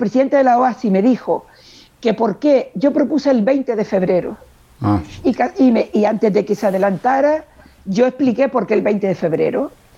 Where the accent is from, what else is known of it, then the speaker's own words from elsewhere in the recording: Canary Islands, Spain; now in Madrid, Spain; Yo llevo 43 años viviendo en Madrid. Y yo soy muy canaria. Y también he pensado siempre que tenía una deuda por vivir fuera de mi isla, la que tanto quiero, ¿sabes?